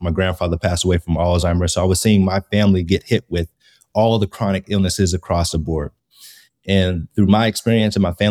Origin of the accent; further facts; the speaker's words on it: Pittsburgh, Pennsylvania, United States; and then in 2008, I got drafted back to my hometown team, the Pittsburgh Steelers.